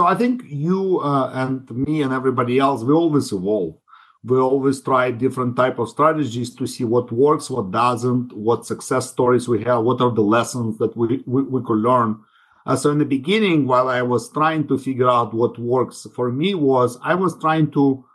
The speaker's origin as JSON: {"language": "English", "country": "Ukraine", "moved": "yes", "lives_now": "United States", "said": "So I'm originally from Ukraine. I have immigrated 30 plus years ago and ended up settling down in Silicon Valley."}